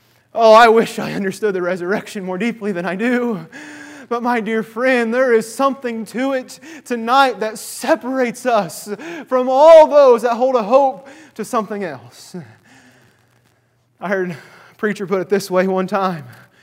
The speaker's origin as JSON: {"language": "English", "region": "Indiana", "country": "United States", "tie": "born or raised there", "said": "I am from Indiana. As a result of that, I am a born and bred, red-blooded Hoosier."}